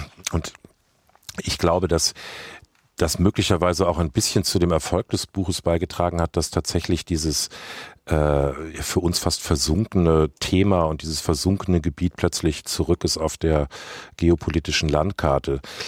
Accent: West Germany, Germany; born there; in meiner Generation, ich bin jetzt 60, ich bin im Westen geboren

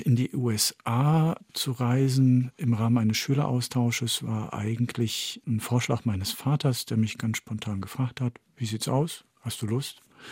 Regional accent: Paris, Île-de-France, France; Und das Aufwachsen in Paris und das Kennenlernen von klein auf von zwei Kulturen hat mich schon tief geprägt.

